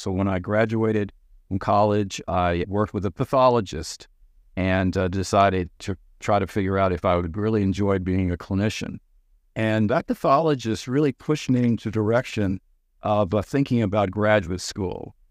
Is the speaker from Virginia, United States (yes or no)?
yes; Richmond, Virginia, United States; I grew up in Richmond, Virginia, and my lifelong passion was to become an architect.